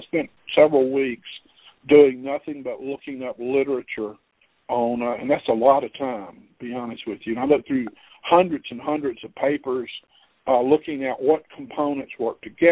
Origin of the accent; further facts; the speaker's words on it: Georgia, United States; I'm saying herbs because I'm from South Georgia.